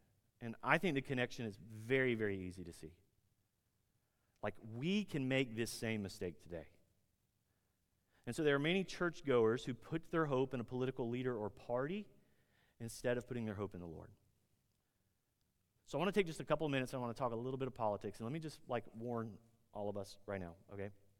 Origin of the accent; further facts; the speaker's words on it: United States; you should absolutely feel a lot of tension as an American, as a Christian.